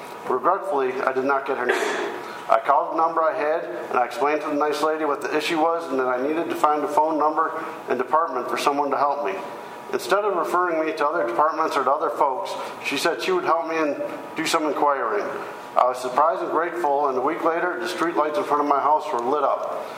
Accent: Texas, United States; now in Illinois, United States; I am a Texan, born and raised.

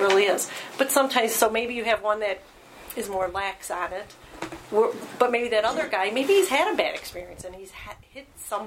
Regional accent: Cicero, Illinois, United States; also born or lived in Berwyn; I'm not from a train family. My dad was a train buff, and I grew up in Cicero and Berwyn, so the trains went by all the time.

